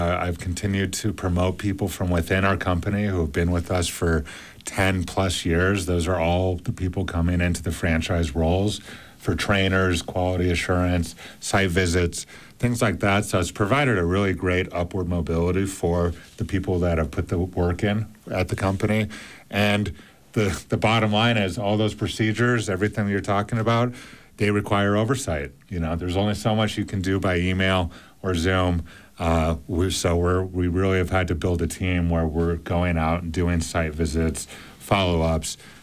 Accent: Park City, Utah, United States; a friend I grew up with here in Park City wanted to bring it out to Salt Lake.

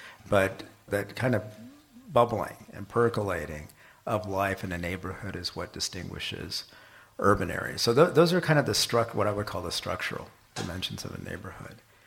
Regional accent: Kansas City, Kansas, United States; I grew up in Armourdale at a time when it had been emptying out in very dramatic ways.

